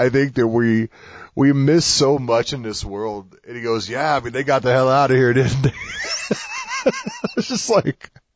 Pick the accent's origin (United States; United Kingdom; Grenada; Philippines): United States; Missouri; I always use a steam room. Maybe it's because I'm from Southern Missouri.